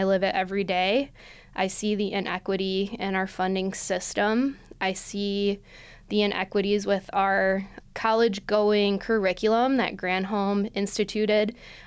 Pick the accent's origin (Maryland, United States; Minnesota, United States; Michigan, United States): Michigan, United States; also born or lived in Brooklyn, New York; I was born in Brooklyn, New York, and lived there for the first couple years of my life. When my parents divorced, my mom took my brothers and I to Michigan because she had a friend that lived out here.